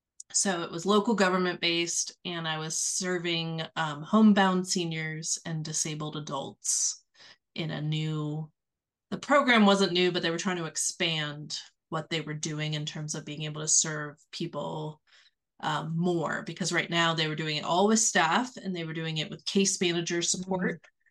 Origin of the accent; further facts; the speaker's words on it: Virginia, United States; moved away as an adult; And I was in Virginia. So I grew up in Virginia. And I graduated from James Madison University with a history degree